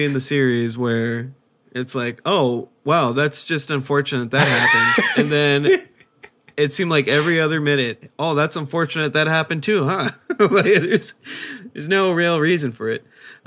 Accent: Texas, United States; We're from South Texas. I know people think that's like a cop out, but South Texas is fucking weird.

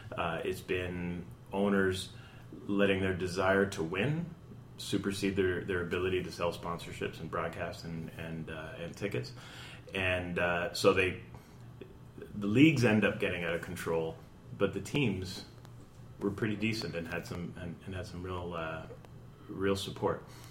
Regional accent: Canada; I'm born and raised in Canada.

